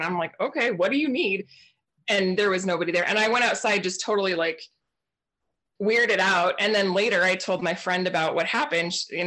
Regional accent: Portland, Oregon, United States; And me, like, I grew up in Portland, Oregon. So like, we don't have that there.

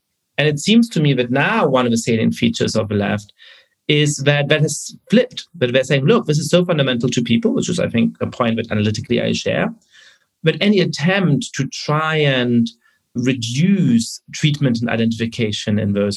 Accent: Germany; English is a second language; when I was growing up in Germany, I was born in 1982

